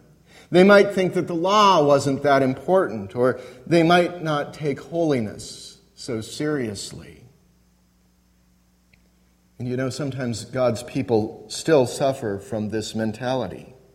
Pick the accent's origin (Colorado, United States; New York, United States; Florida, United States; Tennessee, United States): Colorado, United States; also born or lived in Oklahoma; I grew up in Colorado and then spent 4 years in Oklahoma, where there is no professional football team.